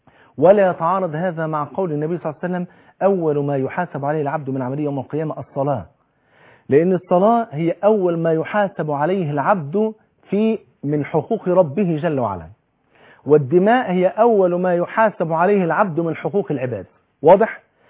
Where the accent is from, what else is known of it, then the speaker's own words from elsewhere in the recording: Egypt; كلنا مصريين